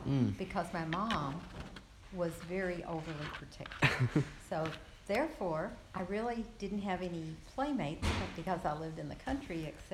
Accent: Kentucky, United States; born there; I was born in Western Kentucky in a rural area on a farm.

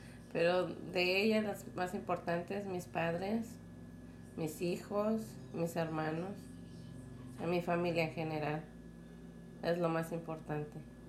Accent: Mexico; moved away; Yo nací en México en el año del 1988. Fue muy bonita mi infancia, muy bonito todo, porque en México era más libertad

